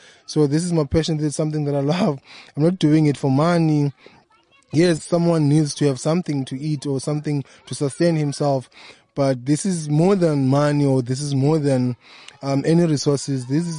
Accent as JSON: {"language": "English", "town": "Cape Town", "region": "Western Cape", "country": "South Africa", "tie": "born or raised there", "said": "I was born in Cape Town in a township called Khayelitsha. That's where I grew up. And then after some time, after grade 12, I went to study in University of the Western Cape."}